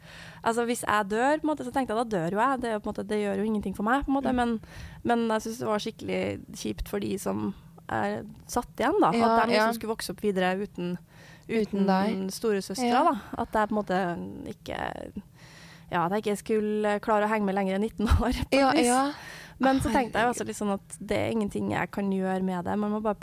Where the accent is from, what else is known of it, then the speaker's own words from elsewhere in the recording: Levanger, Trøndelag, Norway; jeg kommer fra Levanger i Trøndelag